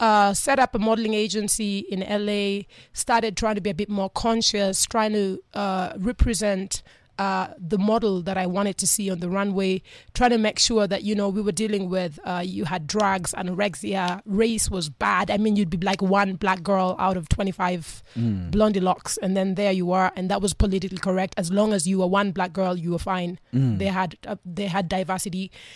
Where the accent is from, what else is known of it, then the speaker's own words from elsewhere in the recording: Kenya; when I grew up in Kenya. I'm born and raised in Kenya for most part.